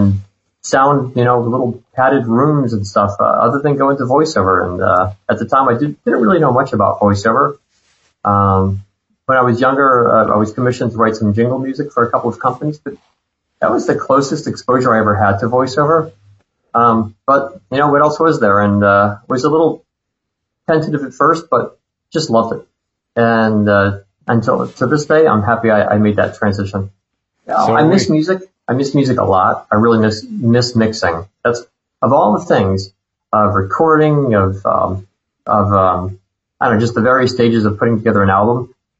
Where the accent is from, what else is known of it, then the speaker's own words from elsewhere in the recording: Queens, New York, United States; I'm from Queens, New York, and was just always into music.